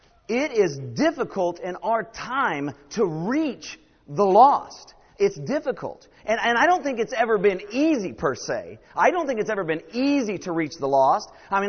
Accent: California, United States; I am from Northern California.

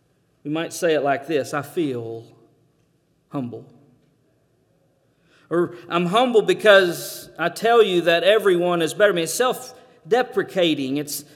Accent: Texas, United States; I'm from Texas. Do I need to say anything?

